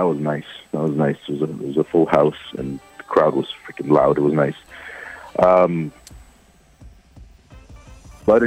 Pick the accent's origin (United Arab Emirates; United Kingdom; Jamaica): United Arab Emirates; Dubai; And I grew up in Dubai. It's a desert.